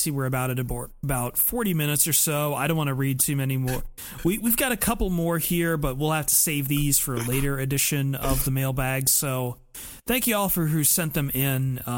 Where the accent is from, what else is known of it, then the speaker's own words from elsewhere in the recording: the South, United States; born there; I was born in the South. I was born drinking Coke.